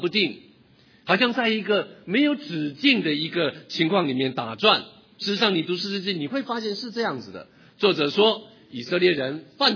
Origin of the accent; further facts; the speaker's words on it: China; 哎呀，我们中国人有武松打虎